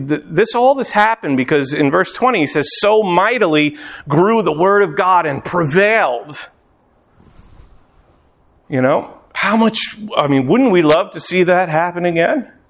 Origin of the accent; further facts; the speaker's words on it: Sag Harbor, New York, United States; I mean, I grew up in Sag Harbor.